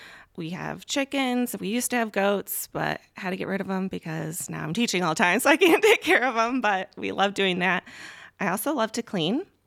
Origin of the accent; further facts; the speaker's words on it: Grand Rapids, Michigan, United States; I grew up in Grand Rapids, so I am from the area.